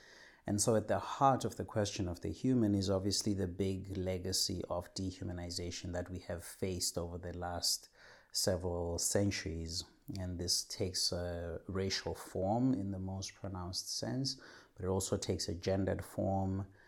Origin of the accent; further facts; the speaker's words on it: Zweletemba, Western Cape, South Africa; from Kaka Street in Zweletemba, Worcester, in the Western Cape in South Africa.